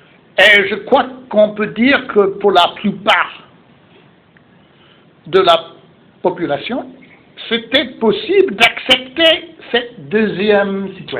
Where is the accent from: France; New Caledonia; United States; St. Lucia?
United States; Vermont; French is a second language; Et j'espère que vous m'excuserez si mon accent n'est pas exactement ce qu'il faut. Malgré le fait que j'étais élevé en partie dans une province voisine avec un nom français d'ailleurs, c'est-à-dire le Vermont